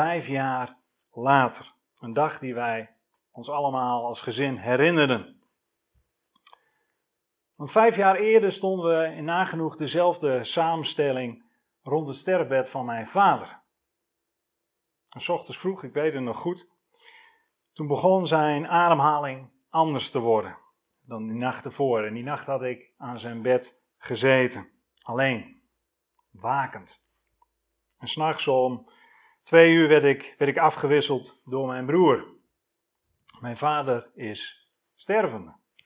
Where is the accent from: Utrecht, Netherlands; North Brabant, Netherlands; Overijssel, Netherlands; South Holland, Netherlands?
Overijssel, Netherlands; Dalfsen; Ik kom uit Dalfsen. Prachtig plaatsje vlakbij Zwolle.